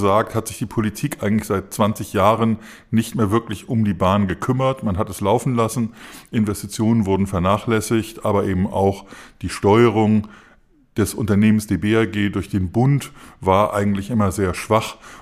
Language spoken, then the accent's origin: German; Berlin, Germany; in meiner Heimatstadt Berlin